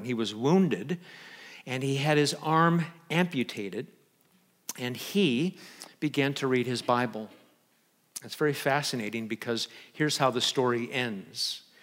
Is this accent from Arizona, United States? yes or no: no; Omaha, Nebraska, United States; also born or lived in Los Angeles; when I first moved to Massachusetts from California, I'm originally from Omaha, but then was in LA for a long time. I moved to Massachusetts